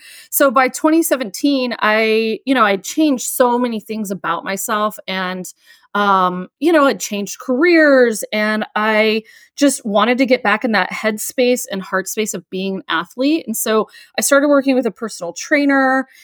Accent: Oregon, United States; now in Austin, United States; So growing up as a kid, I grew up outside of Portland, Oregon. We live outside of Austin, Texas now, but I grew up kind of out in the sticks.

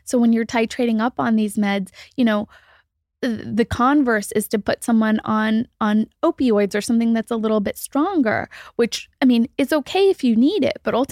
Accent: India; You know, I'm Indian, but it's really interesting because in Indian culture, while this is also stigmatized, the book, The Kama Sutra, is Indian, right?

